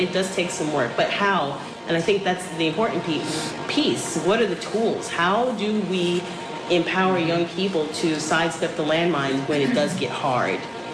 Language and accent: English; Bronx, New York, United States; also born or lived in Manhattan; I grew up in the Bronx. I was born in Manhattan. I grew up in the Bronx, and it was so important for me to be able to go back to communities that I, you know, that I'm familiar